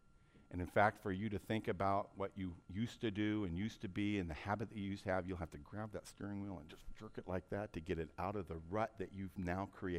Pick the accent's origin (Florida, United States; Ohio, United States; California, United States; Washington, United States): Washington, United States; I grew up in Eastern Washington, and we used to go out in east of Yakima there in the dry hills and hunt chuckers.